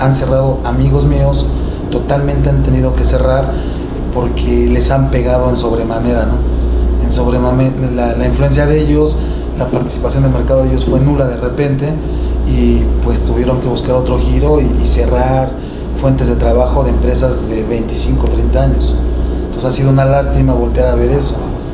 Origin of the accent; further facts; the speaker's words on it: Mexico; somos mexicanos, lo podemos hacer y hacemos productos confiables.